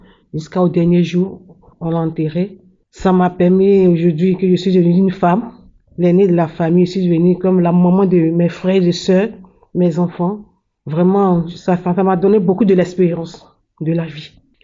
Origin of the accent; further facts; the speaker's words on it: Côte d’Ivoire; je suis ivoirienne. Mon histoire, c'est la dernière demeure de ma mère. Quand j'étais en Afrique